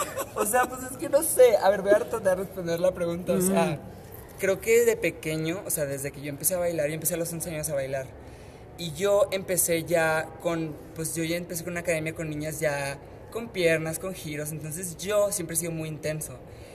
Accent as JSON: {"language": "Spanish", "town": "Ciudad Juárez", "region": "Chihuahua", "country": "Mexico", "also_born_or_lived": "Monterrey", "said": "No, yo soy de Chihuahua, de Juárez."}